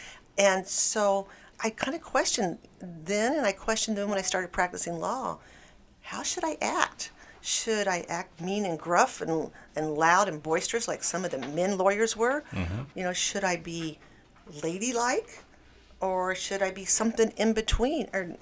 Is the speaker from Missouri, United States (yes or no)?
yes; Hannibal, Missouri, United States; But I enjoyed my practice of law in Hannibal. It was my hometown.